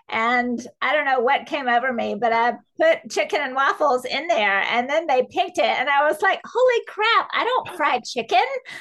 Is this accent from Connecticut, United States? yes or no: no; Columbus, Georgia, United States; I grew up in Columbus, Georgia.